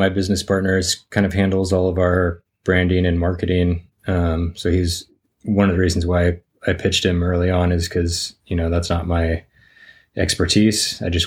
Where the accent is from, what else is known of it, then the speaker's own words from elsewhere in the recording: Santa Cruz, California, United States; being kind of born and raised in the Santa Cruz area, you know, the ocean's always been a close, you know, special thing to me.